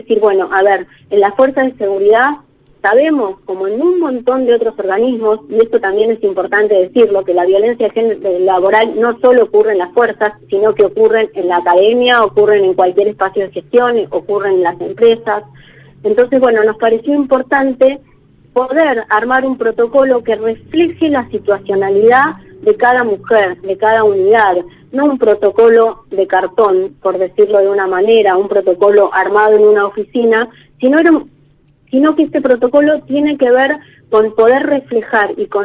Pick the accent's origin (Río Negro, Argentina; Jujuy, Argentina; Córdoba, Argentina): Río Negro, Argentina; Viedma; y además soy de Viedma, entonces, bueno, tengo mi corazoncito con todos ustedes.